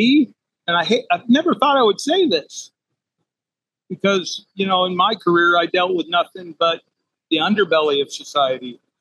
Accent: Canada; I'm Canadian.

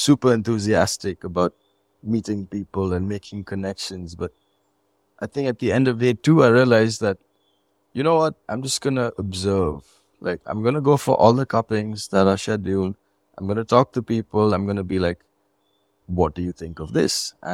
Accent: India; just being an Indian coffee producer is like level or layer two to this.

